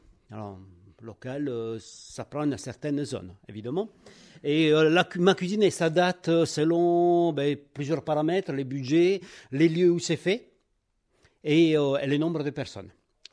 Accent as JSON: {"language": "French", "country": "Italy", "second_language": "French", "lives_now": "Saint-Antonin, France", "said": "je suis italien, on a changé d'accent. Et j'habite sur la commune de Saint-Antonin, dans l'Amo de Joigny. Et ça fait 30 ans que je suis dans les coins, donc je peux dire que je suis presque saint-antinois."}